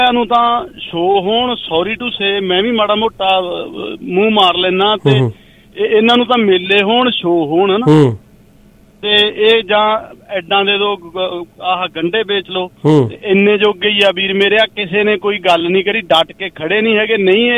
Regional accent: Punjab, India; ਭਾਵੇਂ ਇੱਥੇ ਅਸੀਂ ਪੰਜਾਬੀ ਹਾਂ, ਪੰਜਾਬ ਤੋਂ ਆਏ ਹੋਏ ਹਾਂ

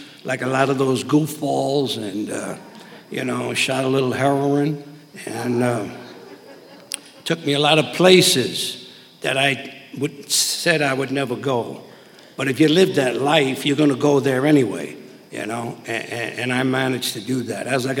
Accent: Brooklyn, New York, United States; born there; I was born on the East Coast in Brooklyn. And I've been out here a lot of years.

